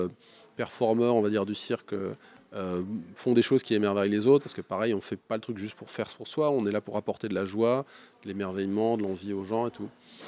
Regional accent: Vitry-sur-Seine, Île-de-France, France; Je viens de Vitry-sur-Seine.

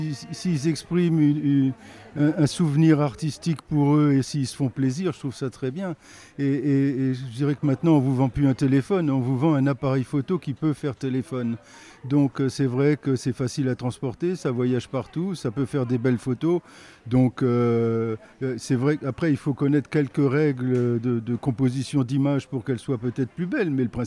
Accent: Givry-en-Argonne, Grand Est, France; Je suis de Givry en Argonne.

